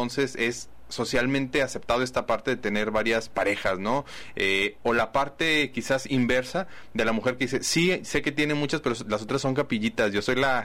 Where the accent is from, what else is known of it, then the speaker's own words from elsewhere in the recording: Mexico; como los mexicanos, ¿no? Yo creo que está muy difundida esta parte, ¿no? Es que todos son iguales y de cierta manera al pensar de así, pues nos hace impedir el cambio, ¿no? Pues si ya somos así